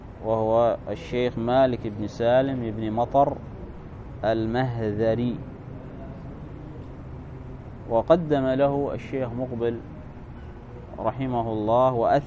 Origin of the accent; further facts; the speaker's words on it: Dhofar, Oman; accent: Shehri; أنا أتكلم باللهجة الشحرية، أتكلم يعني ولا أخطأ